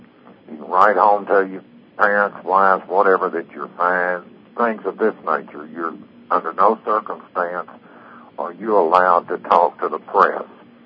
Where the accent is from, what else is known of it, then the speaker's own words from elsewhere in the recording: United States; I'm an American.